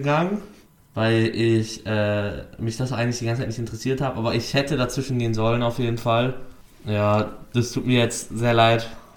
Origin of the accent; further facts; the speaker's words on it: Germany; Von ein paar Türken, die mich als Deutscher beleidigt haben